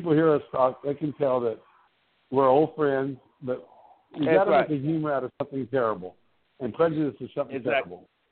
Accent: Hawaii, United States; I'm almost black myself, man. I'm Hawaiian.

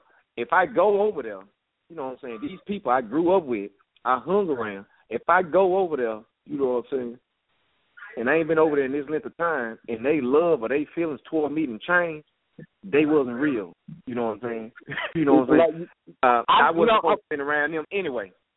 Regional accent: Louisiana, United States; moved away; Now, when I go to my hometown, Louisiana, and these people I haven't seen in 21 years, some of them weren't even born when I left.

